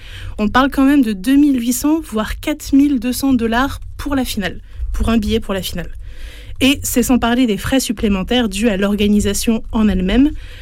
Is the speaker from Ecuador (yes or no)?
no; Paris, Île-de-France, France; Je suis parisienne